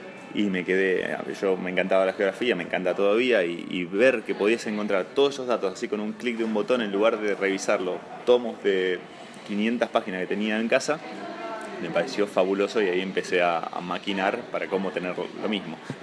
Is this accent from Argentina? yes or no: yes; Bahía Blanca, Buenos Aires Province, Argentina; moved away; also born or lived in La Rioja; Dos años antes, cuando yo me fui por primera vez de Bahía Blanca, me fui a jugar a La Rioja, entre el 95 y el 96.